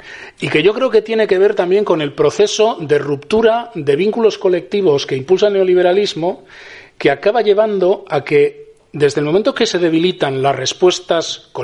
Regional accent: Basque Country, Spain; Yo soy vasco y quiero decir, esto no es una opinión, esto es así.

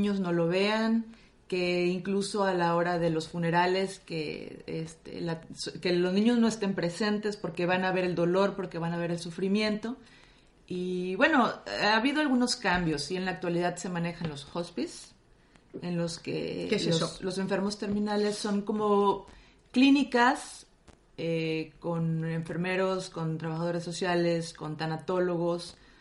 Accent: northern Mexico, Mexico; sí, soy mexicana, pero soy mexicana del norte de México.

